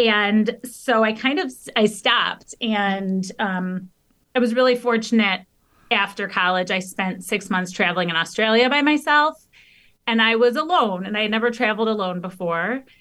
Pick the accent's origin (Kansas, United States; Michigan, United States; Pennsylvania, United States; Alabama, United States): Michigan, United States; So growing up, I always loved doing theater. I grew up outside of Detroit.